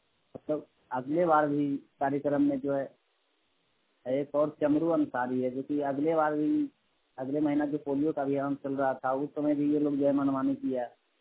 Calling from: Khaira, Bihar, India; ग्राम अरनुमा ward थाना खैरा जिला जमुई से बोल रहा हूँ।

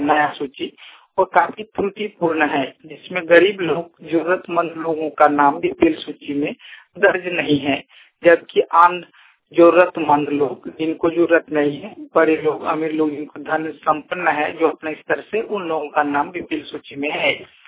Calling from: Fatehpur, Jharkhand, India; ग्राम बड़वा, प्रखंड फतेहपुर, जिला जामताड़ा।

